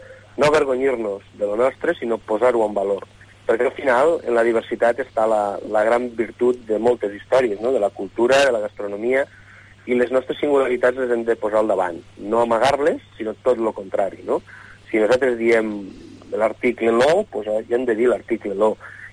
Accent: Lleida, Catalonia, Spain; jo vaig néixer a una casa humil al carrer Sant Antoni de Lleida, mirant molt cap al barri antic, cap al centre de Lleida.

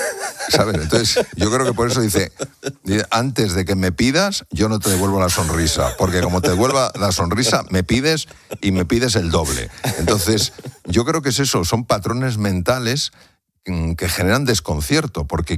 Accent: Madrid, Community of Madrid, Spain; Yo nací y crecí en Madrid, he dado muchas vueltas, pero sí.

